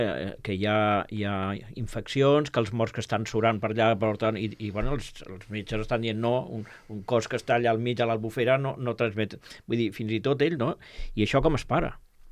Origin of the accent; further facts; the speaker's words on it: Sabadell, Catalonia, Spain; now in Castellar del Vallès, Spain; em dol com a sabadellenc i m'honora com a castellarenc, que sóc d'adopció